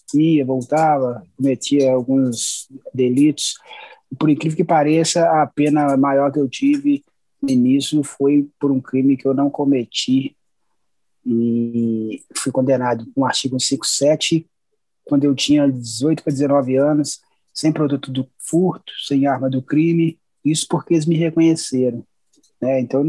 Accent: Belo Horizonte, Minas Gerais, Brazil; eu sou nascido e criado no Morro do Papagaio, né? A segunda maior favela de Minas Gerais.

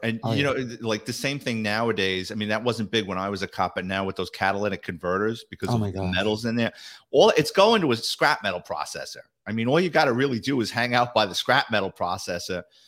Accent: Throgs Neck, New York, United States; Like growing up in Frog's Neck, there was so many car thieves.

